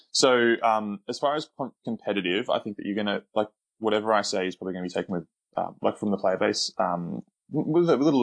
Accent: Sydney, New South Wales, Australia; I am from Sydney, Australia.

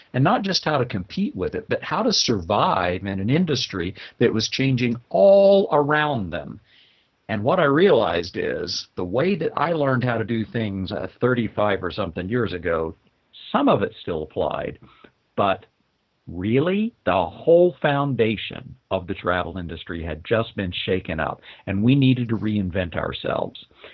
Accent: Oklahoma, United States; now in Canada; But believe it or not, even though you can't hear it too much in the accent anymore, I grew up in Oklahoma. Big surprise, eh? See, I said, hey, I guess I have kind of become a Canadian.

